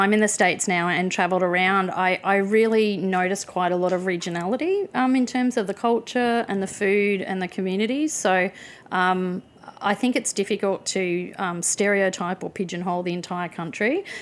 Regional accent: Queensland, Australia; Yeah, well, I'm from Queensland

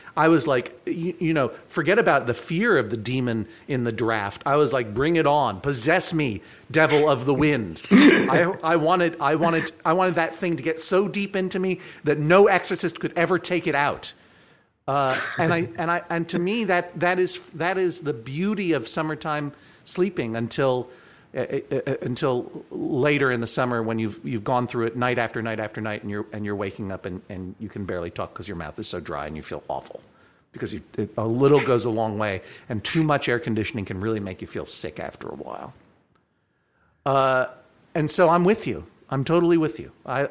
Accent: Boston, Massachusetts, United States; And when I grew up in the Boston area in the 70s and 80s, for a long time in our house, we had only one air conditioner.

